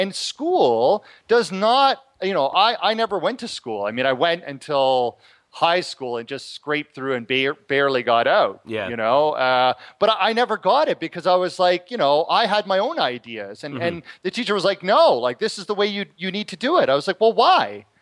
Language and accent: English; Toronto, Ontario, Canada; I grew up in Toronto, in an area that, you know, there was lots of bad things going on